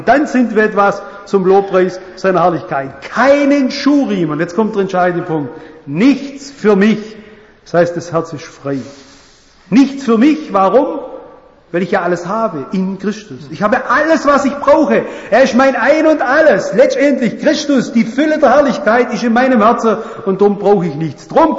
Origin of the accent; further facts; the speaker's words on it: Baden-Württemberg, Germany; Ich weiß nicht, ich bin ein Schwabe.